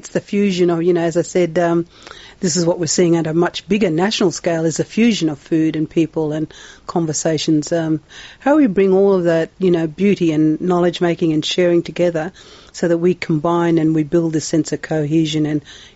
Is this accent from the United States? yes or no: no; Broome, Western Australia, Australia; born there; I was born in Broome, 1957.